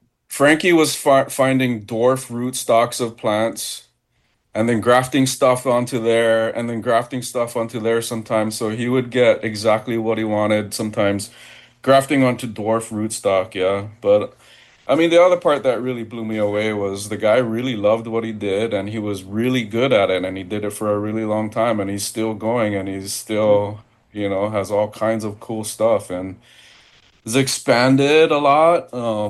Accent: Hawaii, United States; I mean, I came from Big Island

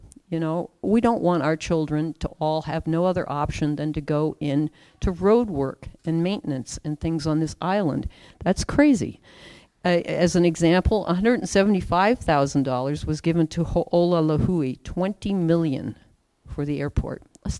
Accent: Kapahi, Hawaii, United States; I'm from Kapahi.

